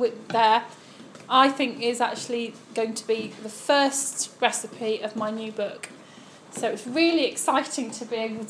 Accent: England, United Kingdom; accent: northern; That I've got my northern accent on.

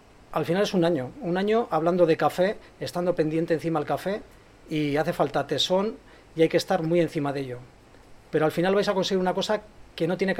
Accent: Bilbao, Basque Country, Spain; que soy de Bilbao, del centro.

